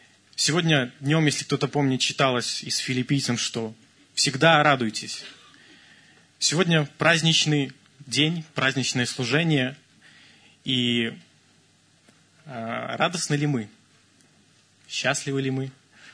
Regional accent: Belarus; Но мы тоже белорусы в основном, выходцы оттуда.

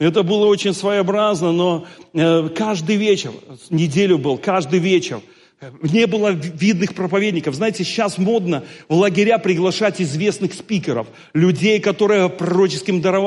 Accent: Belarus; я из Беларуси

